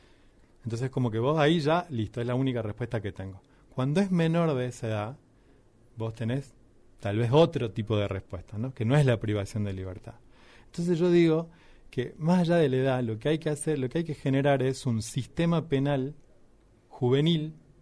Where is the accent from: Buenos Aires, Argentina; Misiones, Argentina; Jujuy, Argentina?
Jujuy, Argentina; Esos progresos hemos tenido como argentinos y como jujeños.